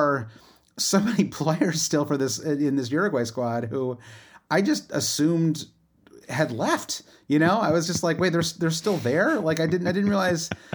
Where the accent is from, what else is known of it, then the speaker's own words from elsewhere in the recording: Michigan, United States; you and I grew up in Michigan. We often go without Son for several months in the winter